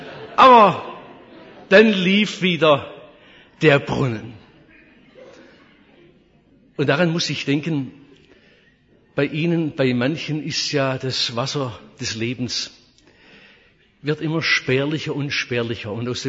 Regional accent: Oberndorf am Neckar, Baden-Württemberg, Germany; von meiner Heimatstadt Oberndorf-Neckar hinunter an den Bodensee.

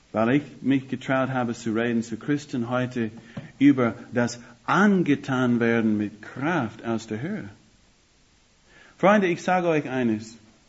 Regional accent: United States; German is a second language; now in Germany; Ich komme aus Amerika, das Land von Know-how.

